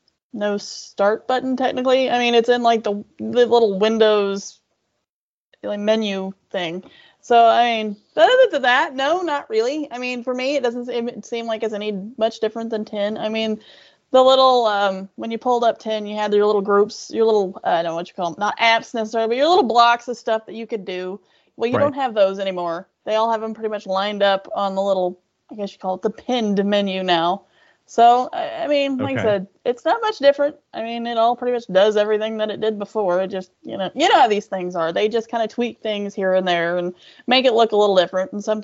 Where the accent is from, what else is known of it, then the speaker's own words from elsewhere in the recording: Midwest, United States; you'd think being a Midwesterner my entire life